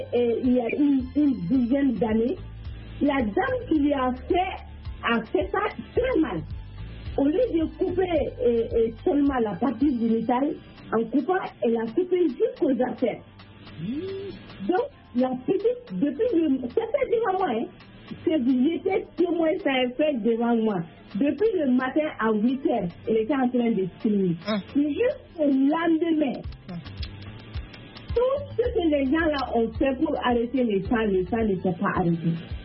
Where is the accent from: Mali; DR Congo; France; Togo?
Mali; Oui, chez nous au Mali, cette affaire a suscité beaucoup de problèmes entre le gouvernement et la population.